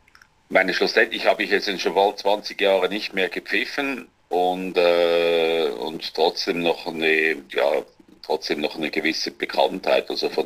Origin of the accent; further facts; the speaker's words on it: Switzerland; accent: Swiss German; wahrscheinlich eben auch mit meinem Dialekt, vielleicht halt der Schweizer Dialekt